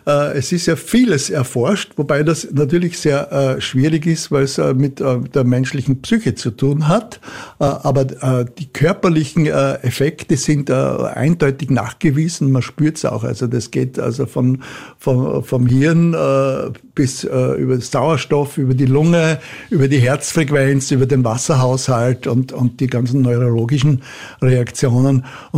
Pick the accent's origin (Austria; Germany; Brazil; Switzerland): Austria; Styria; Und ich bin halt auch ein Steirer Bub